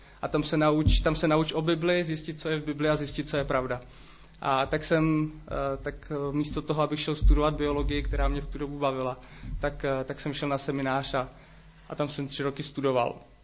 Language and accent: Czech; Havlíčkův Brod, Vysočina Region, Czechia; Já pocházím z Havlíčkova Brodu, to asi všichni víte, doteďka tam žiju, ale vyrostl jsem ve věřící rodině, ale křesťanem jsem se stal, až když mi bylo 16.